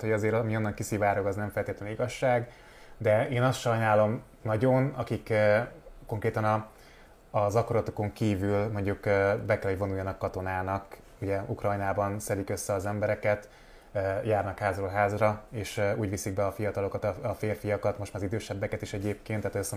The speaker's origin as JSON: {"language": "Hungarian", "country": "Hungary", "said": "Tehát, hogy igazándiból azt tudom, hogy magyar vagyok, de egyébként én szívesen élnék a világ bármelyik táján."}